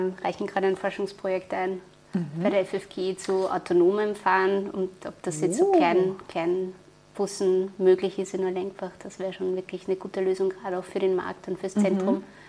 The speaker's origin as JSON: {"language": "German", "town": "Krems", "region": "Lower Austria", "country": "Austria", "tie": "born or raised there", "said": "Ich bin ja selber in Krems aufgewachsen, und bei uns waren das die Heurigen."}